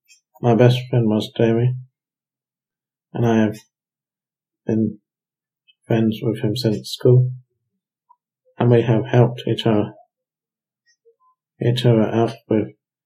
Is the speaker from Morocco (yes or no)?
no; Barking, London, United Kingdom; born there; also born or lived in Tunbridge Wells; I was born in Barking, Essex, 1983.